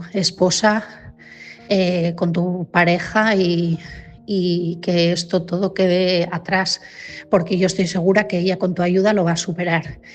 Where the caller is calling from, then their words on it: Asturias, Spain; de Asturias